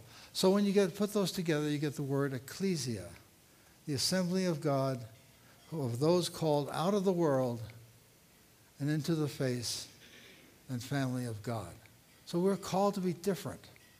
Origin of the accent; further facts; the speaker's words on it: New York City, New York, United States; Here I am. I'm from New York City, and couldn't even remember West Point.